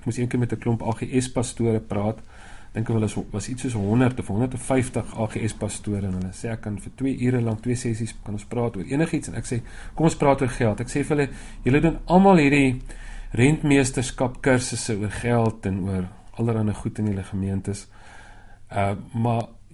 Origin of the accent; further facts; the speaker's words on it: Free State, South Africa; En ek's 'n Vrystater, so ons sê jy weet, ek praat die national language of South Africa, broken English